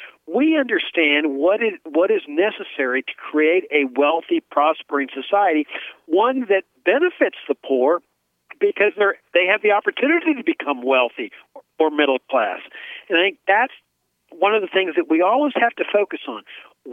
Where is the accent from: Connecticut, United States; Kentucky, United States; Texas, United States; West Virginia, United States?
Texas, United States; Laredo; I grew up in Laredo, Texas, right on the border. And right across the river was Nuevo Laredo, Mexico.